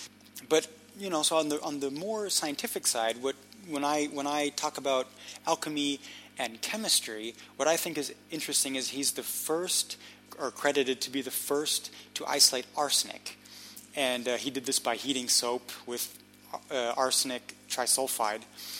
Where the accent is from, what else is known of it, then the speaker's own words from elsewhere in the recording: Munich, Bavaria, Germany; English is a second language; when I grew up in Munich